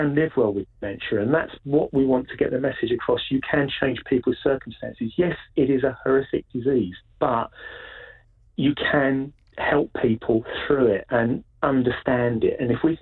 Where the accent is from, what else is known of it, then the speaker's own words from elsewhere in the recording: England, United Kingdom; As an English football fan, for me, they are the greatest English team.